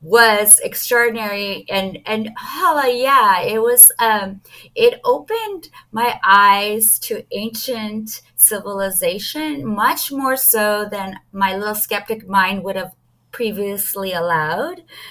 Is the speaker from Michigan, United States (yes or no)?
no; Los Angeles, California, United States; I grew up LA. I was raised in LA all over. So I am native, although that is kind of like being in LA people, it is rare to be like native LA.